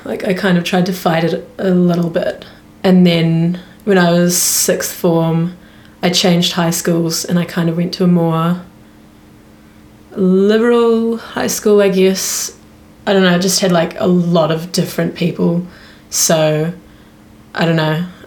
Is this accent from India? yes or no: no; Invercargill, Southland, New Zealand; I grew up in Invercargill, which is very rural, very conservative as a whole.